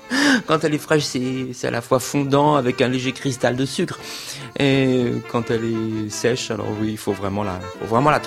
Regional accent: Grasse, Provence-Alpes-Côte d'Azur, France; born there; comme je suis né à Grasse, on appelle ça une fougasse

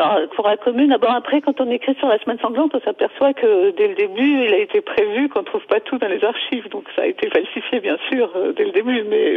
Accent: France; moi je suis française

